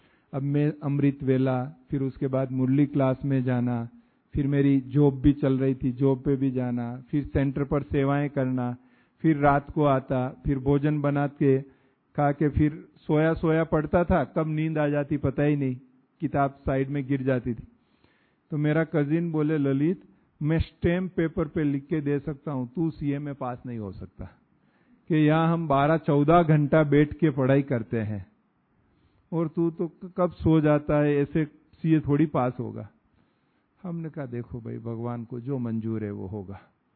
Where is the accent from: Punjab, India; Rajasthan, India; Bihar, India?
Rajasthan, India; हम जब यहां राजस्थान के पास, हमारा गांव है इधर आबू से 150 किलोमीटर